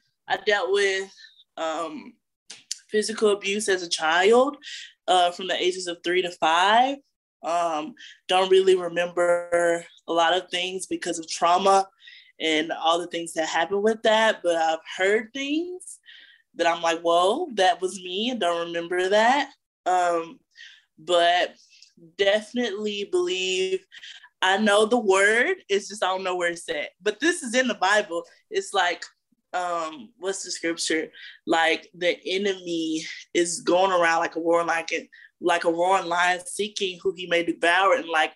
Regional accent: Memphis, Tennessee, United States; So, of course, you know … I grew up in Memphis, Tennessee. I come from like a family-oriented church.

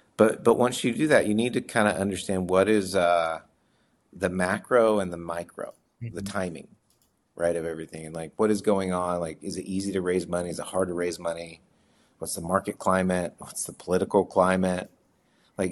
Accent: Oklahoma, United States; I tried a couple times even from home in Oklahoma. I'm originally from Oklahoma.

